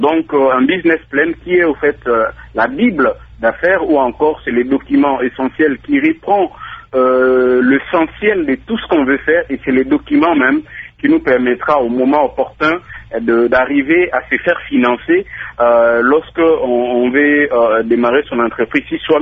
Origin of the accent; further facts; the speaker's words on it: DR Congo; on a été par exemple chez nous en RDC